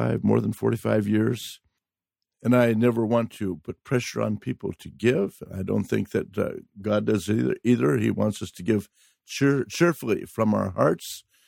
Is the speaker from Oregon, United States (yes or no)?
yes; Oregon, United States; And we were moving from California to my hometown in the state of Oregon.